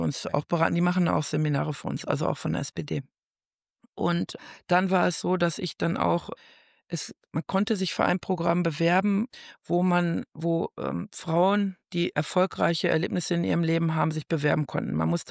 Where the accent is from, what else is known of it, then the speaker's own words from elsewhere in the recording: Dortmund, North Rhine-Westphalia, Germany; now in Fröndenberg, Germany; Und ich komme ja aus Dortmund-Benninghofen